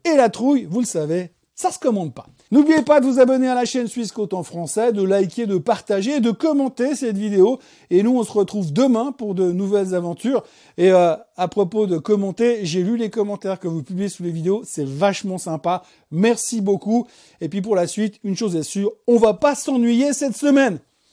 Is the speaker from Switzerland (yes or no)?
yes; Switzerland; et puis chez nous en Suisse